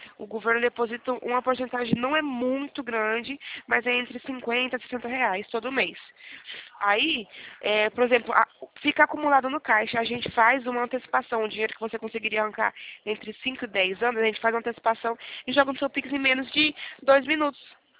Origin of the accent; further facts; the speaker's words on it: Presidente Prudente, São Paulo, Brazil; Sou de Presidente Prudente